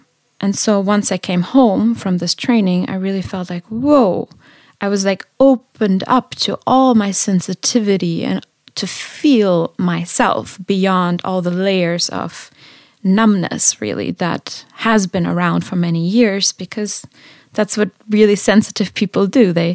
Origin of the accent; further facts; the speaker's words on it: Germany; growing up in Germany, being called … is like, oh, you're Russian